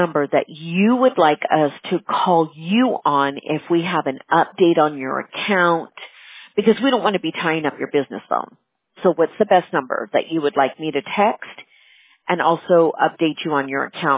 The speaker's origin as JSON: {"language": "English", "region": "California", "country": "United States", "said": "So, California. Sunny California."}